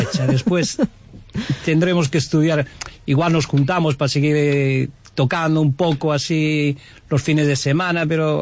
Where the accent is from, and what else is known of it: Spain; moved away